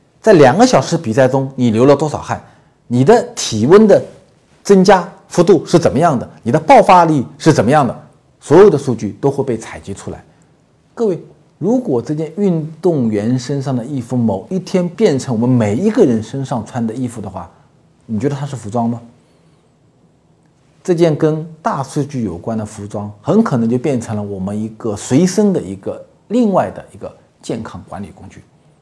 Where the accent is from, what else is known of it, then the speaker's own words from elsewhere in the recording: Hangzhou, Zhejiang, China; 因为我是个杭州人，我杭州地区800多万人